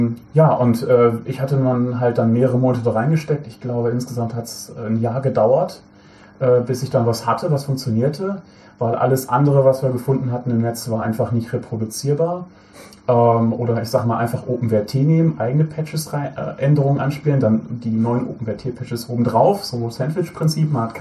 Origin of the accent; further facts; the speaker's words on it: Bielefeld, North Rhine-Westphalia, Germany; Ich komme ursprünglich aus dem Bereich Bielefeld. Das gibt es übrigens.